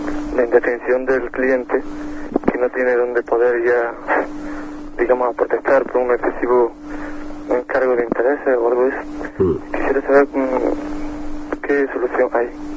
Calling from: Granada, Andalusia, Spain; Mira, soy de Granada

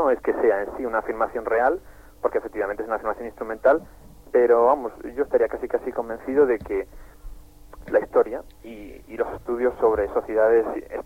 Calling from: Madrid, Community of Madrid, Spain; de Madrid.

